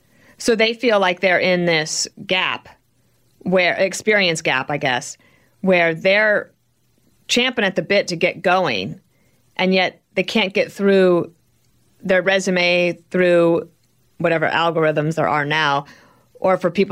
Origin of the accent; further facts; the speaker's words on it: Colorado, United States; I also love the story in the book that had to do with my home state of Colorado.